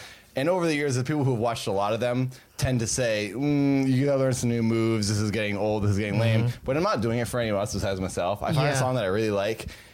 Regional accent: Massachusetts, United States; Yeah, I'm from Massachusetts.

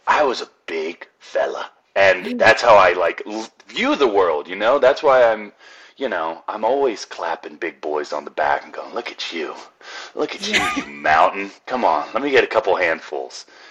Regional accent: Wilmington, Delaware, United States; I'm from Wilmington, Delaware, born and bred, 18 years, pure delight and also torment.

